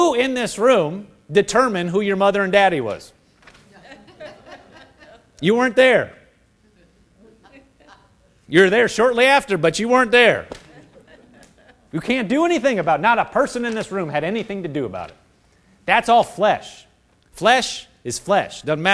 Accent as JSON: {"language": "English", "region": "Nebraska", "country": "United States", "tie": "born there", "said": "Yes, you know, I was born in Nebraska."}